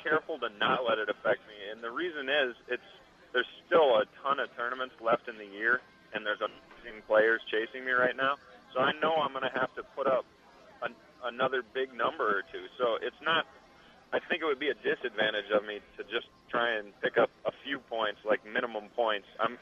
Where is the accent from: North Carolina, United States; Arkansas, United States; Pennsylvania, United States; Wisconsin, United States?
Wisconsin, United States; also born or lived in Peoria, Illinois; Yeah, I was born in Peoria, moved near Madison, Wisconsin when I was pretty young, but definitely still visit family in Illinois.